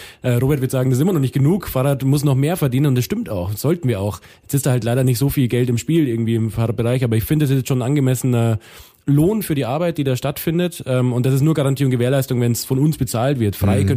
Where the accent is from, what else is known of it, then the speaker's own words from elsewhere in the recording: Bavaria, Germany; du hast erwähnt, ich komme aus Bayern